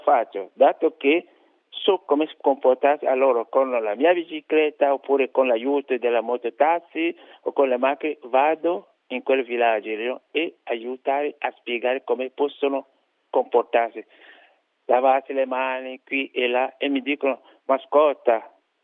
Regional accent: Benin; now in Switzerland; io sono originario del Benin, naturalizzato svizzero.

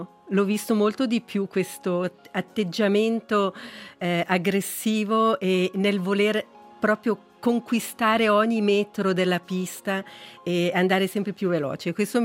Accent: Ticino, Switzerland; come ticinese che siamo piccolini, siamo sempre stati un po' dimenticate

